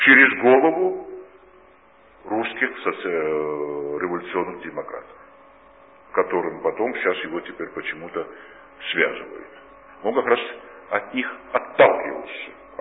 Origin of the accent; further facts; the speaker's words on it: Georgia; Мы, конечно, как грузины можем сказать так, что мы маленькая нация